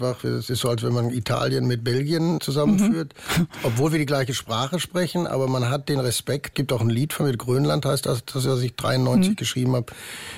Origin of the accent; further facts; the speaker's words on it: North Rhine-Westphalia, Germany; Ich bin im Ruhrgebiet groß geworden